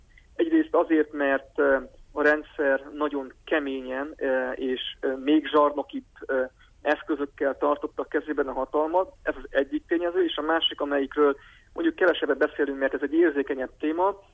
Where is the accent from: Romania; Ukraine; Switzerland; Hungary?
Romania; Transylvania; hisz erdélyi magyarok vagyunk